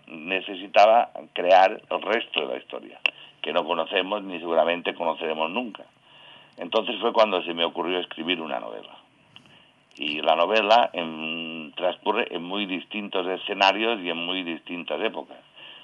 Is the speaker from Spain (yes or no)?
yes; Sa Pobla, Balearic Islands, Spain; se concede cada año en Mallorca, concretamente en mi pueblo, en Sapobla